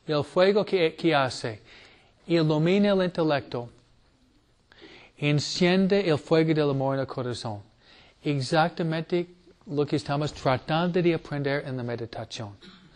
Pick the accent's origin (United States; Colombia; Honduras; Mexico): United States; New England; Y otra que me gusta, que es de donde vengo yo, ustedes nunca han visto, tal vez en fotos, es, se dice en inglés, the foliage season in New England.